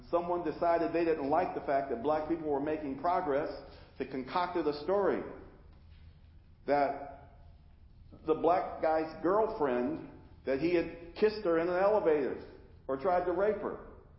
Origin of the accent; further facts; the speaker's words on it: Washington, United States; I grew up in Madrona Park.